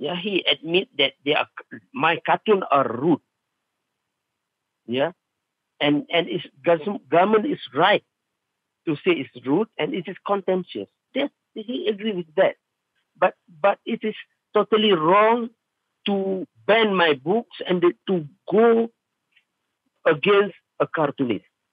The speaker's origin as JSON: {"language": "English", "country": "Malaysia", "said": "we are Malaysian."}